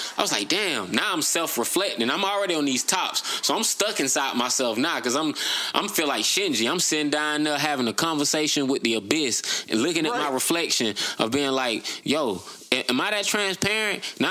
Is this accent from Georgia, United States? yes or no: yes; Georgia, United States; Like I'm from Georgia.